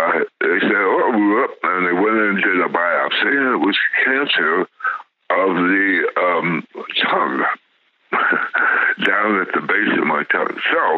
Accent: Los Angeles, California, United States; moved away as an adult; also born or lived in New York; I am 81. I was born 1938 in Los Angeles.

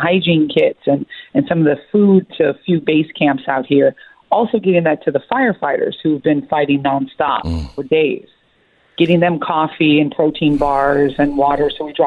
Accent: Santa Barbara, California, United States; You know, I grew up in Santa Barbara.

